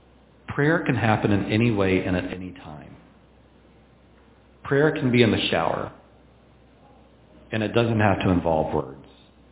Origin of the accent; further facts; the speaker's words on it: Texas, United States; I'm from Texas and we eat a lot of cornbread.